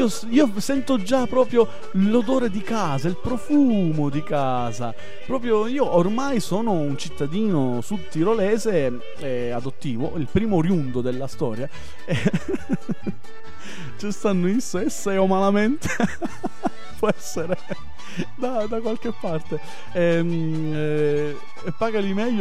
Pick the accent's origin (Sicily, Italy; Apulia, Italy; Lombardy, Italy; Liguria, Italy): Sicily, Italy; sono il primo oriundo, il primo siciliano che verrà adottato da una comunità ladina in Sud Tirol